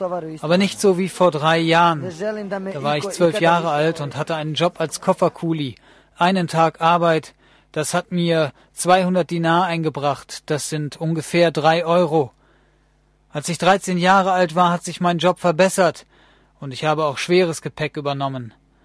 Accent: Pristina, Kosovo; also born or lived in Novi Sad, Serbia; Ich bin geboren in Pristina, wo ich bis zu meinem 6. Lebensjahr gewohnt habe. Dann zogen wir nach Novi Sad, aber meine Eltern verkauften ihr Haus und 1997 zogen wir wieder nach Kosovo.

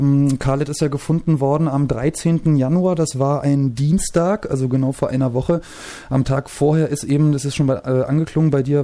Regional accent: Saxony, Germany; ich komme zwar selbst aus der Nähe von Dresden, bin jetzt aber in Dresden selber nie so viel unterwegs gewesen.

